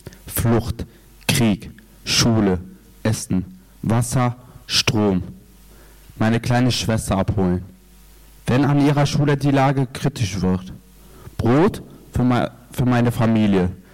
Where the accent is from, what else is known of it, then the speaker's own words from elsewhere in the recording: Syria; Ich komme tatsächlich auch aus Syrien.